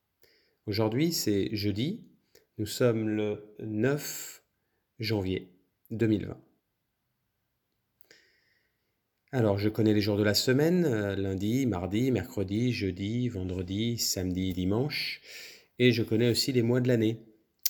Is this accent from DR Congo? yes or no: no; France; J'ai 14 ans et je suis français. Alors, je peux donner les langues que je parle. Je parle français, je parle espagnol, je parle un peu anglais